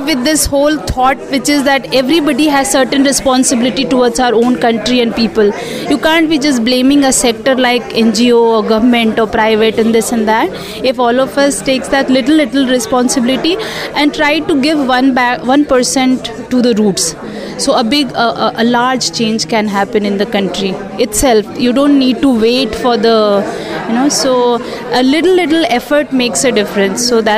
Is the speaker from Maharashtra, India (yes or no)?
no; Bodh Gaya, Bihar, India; I feel very connected to my hometown, which is Bodh Gaya.